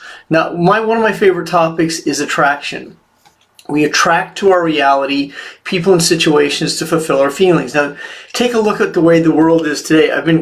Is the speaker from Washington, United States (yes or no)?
no; Kansas City, Missouri, United States; I'm from Kansas City, Missouri, and that is a twin city, Kansas City, Kansas, and Missouri.